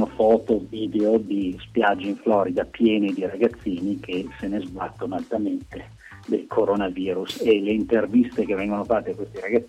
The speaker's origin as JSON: {"language": "Italian", "town": "Verona", "region": "Veneto", "country": "Italy", "lives_now": "United States", "said": "mia moglie è americana, però i miei genitori sono in Italia, mio fratello sono in Italia, io sono di Verona, ho tutti i miei amici in Italia, mia mamma è di Brescia"}